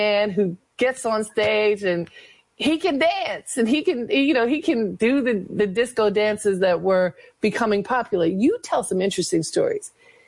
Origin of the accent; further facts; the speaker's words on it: Baltimore, Maryland, United States; So I grew up in Baltimore, and when I was in high school so I graduated in 79.